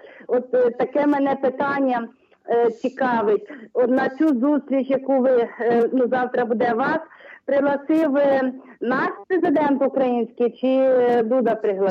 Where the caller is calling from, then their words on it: Vinnytsia, Vinnytsia Oblast, Ukraine; з Вінниці.